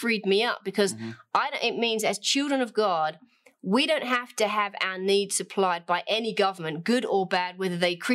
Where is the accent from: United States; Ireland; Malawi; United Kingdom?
United Kingdom; England; I could say I have an identity as being English